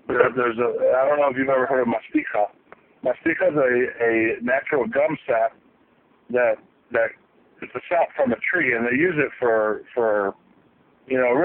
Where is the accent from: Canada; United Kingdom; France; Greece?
Greece; Chios, North Aegean; now in United States; So we're from the island that Homer wrote the Odyssey. It's called Chios Island.